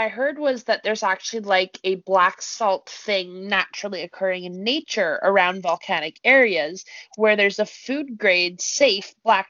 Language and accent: English; Grand Forks, North Dakota, United States; I have water from a crossroads, which is, like, from my hometown, which is, like, has a big theme around being, like, the Grand Forks